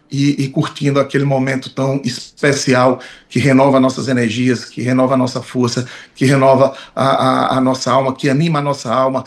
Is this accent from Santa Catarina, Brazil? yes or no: no; Pernambuco, Brazil; Eu sou da região do Pajeú, eu fui criado ouvindo meu pai na luz do candeeiro, porque não tinha energia elétrica